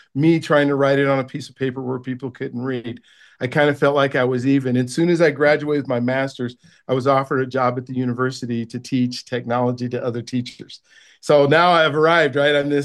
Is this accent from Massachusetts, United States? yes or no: no; Denver, Colorado, United States; I grew up here in Denver, Colorado, and I went to California.